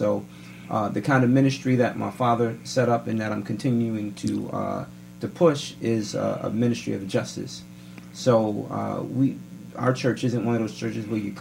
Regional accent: Bronx, New York, United States; now in Rocky Hill, United States; I had no idea. I promise you. I grew up in the Bronx. I had no idea I was black until I moved to Rocky Hill, Connecticut.

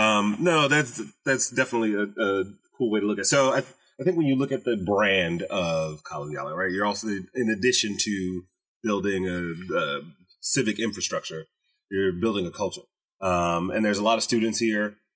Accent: Detroit, Michigan, United States; I grew up in Detroit.

